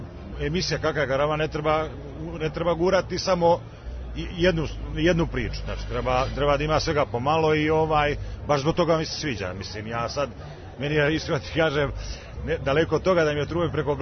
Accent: Užice, Zlatibor District, Serbia; stari ercovski duh koji smo mi nekad Užičani imali, vrate me u to neko doba kao dete kad sam porastao u Užicu

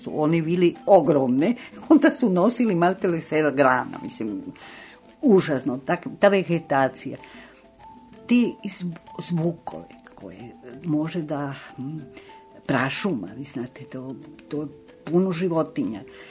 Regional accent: Loja, Ecuador; Serbian is a second language; pošto od južni deo iz Loha, odakle sam ja, isto tako ide put prema Amazonije.

